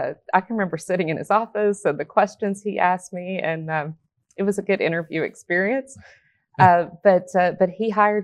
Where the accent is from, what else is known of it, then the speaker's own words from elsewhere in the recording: Ashland, Kentucky, United States; I'm originally from Ashland, Kentucky, small town in northeast corner of Kentucky.